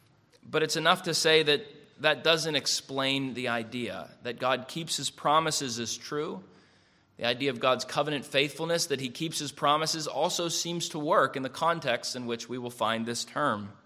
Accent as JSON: {"language": "English", "town": "Penn Hills", "region": "Pennsylvania", "country": "United States", "tie": "born or raised there", "said": "Gene Swanson was the local numbers writer, notary, and pharmacist where I grew up in Penn Hills."}